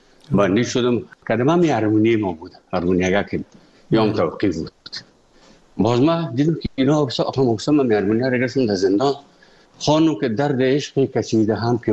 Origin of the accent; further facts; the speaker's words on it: Afghanistan; moved away; also born or lived in Moscow; از افغانستان برآمدیم آمدیم سه مسکو، 4 سال مسکو به بسیار سختی وردم شدید یا زندگی را تیر کردیم